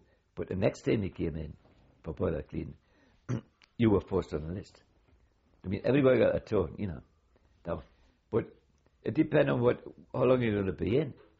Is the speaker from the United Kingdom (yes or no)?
yes; North East England, United Kingdom; Now to me, being a Geordie and up here